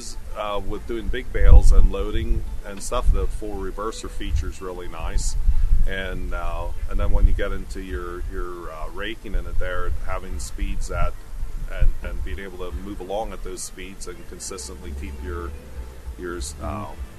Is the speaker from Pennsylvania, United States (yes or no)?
yes; Mooresville, Pennsylvania, United States; I'm from Mooresville, Pennsylvania.